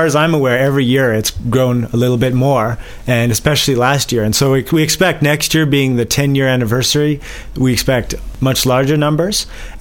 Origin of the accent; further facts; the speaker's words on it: South Africa; now in Canada; I'm originally from South Africa